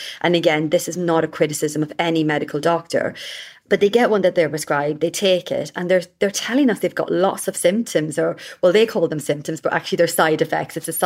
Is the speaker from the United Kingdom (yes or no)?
no; Ireland; I'm such a talker. I'm so Irish.